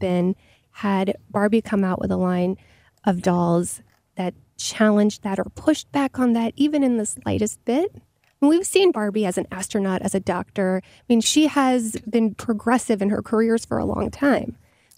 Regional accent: Texas, United States; I grew up in Texas

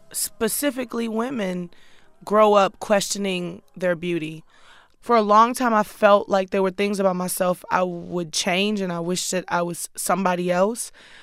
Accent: Houston, Texas, United States; It was almost something that I had to learn how to do growing up in Houston.

